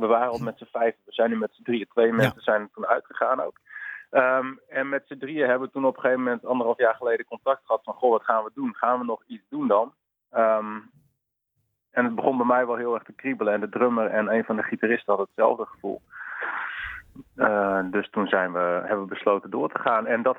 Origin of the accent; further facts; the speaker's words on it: Sneek, Friesland, Netherlands; now in Leeuwarden, Netherlands; wij komen uit Friesland. Dat wil zeggen, oorspronkelijk allemaal zo om en nabij Sneek. Daar komen we vandaan. En tegenwoordig zijn we over het land verspreid. Dat wil zeggen, eenmaal in Amsterdam. En ik woon in Leeuwarden.